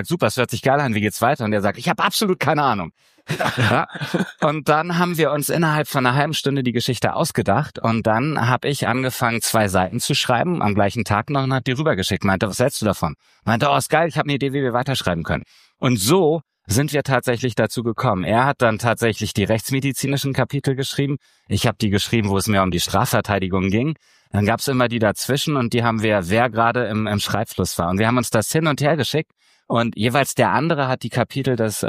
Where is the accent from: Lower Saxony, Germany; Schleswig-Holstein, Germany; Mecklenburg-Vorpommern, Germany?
Schleswig-Holstein, Germany; Kiel; born there; now in Berlin, Germany; Wir sind beide in Kiel geboren. Das war eine Gemeinsamkeit, die wir hier in Berlin festgestellt haben.